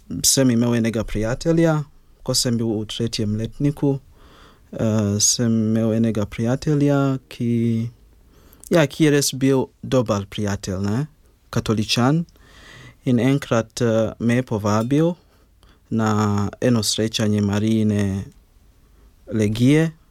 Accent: Kampala, Uganda; Slovenian is a second language; now in Slovenia; da prihajam iz Ugande in moja družina živi v glavnem mestu, ki je Kampala. Ja, lahko rečem, da sem bil rojen v muslimanski družini.

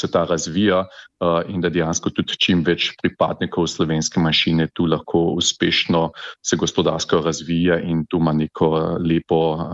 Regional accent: Carinthia, Austria; Mi smo koroški Slovenci, živimo na avstrijskem Koroškem, to se pravi, to je naš življenjski prostor.

